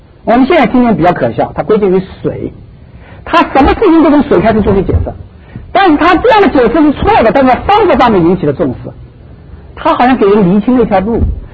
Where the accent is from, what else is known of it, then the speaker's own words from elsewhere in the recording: China; now in United States; 我们中国人不是冲着这里有印度人来的啊，欧洲人也不是冲着这里有黑人来的，但是大家都来了。